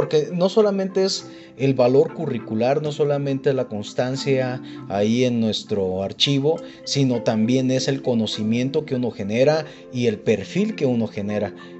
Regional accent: Lombardía, Michoacán, Mexico; el impacto inició como a nivel de mi pueblo, ¿no? Yo soy de Lombardía, Michoacán.

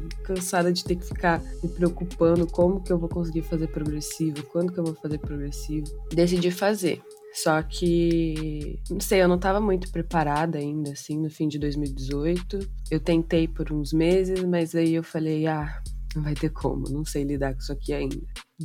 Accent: Curitiba, Paraná, Brazil; Eu tenho 20 anos, nasci e cresci aqui em Curitiba mesmo, apenas com mamãe, sem papai.

